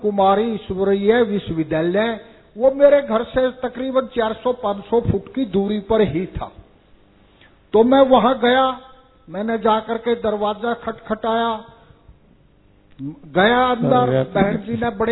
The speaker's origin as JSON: {"language": "Hindi", "town": "Karnal", "region": "Haryana", "country": "India", "said": "मैं करनाल हरियाणा से आया हूं।"}